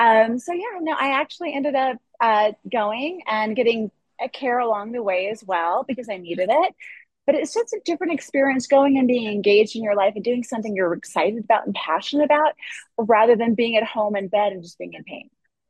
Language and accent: English; Des Moines, Iowa, United States; Well, I am originally from Des Moines, Iowa. If we want to go that far back, I'm originally from Des Moines, Iowa. So, and I grew up in a very dysfunctional family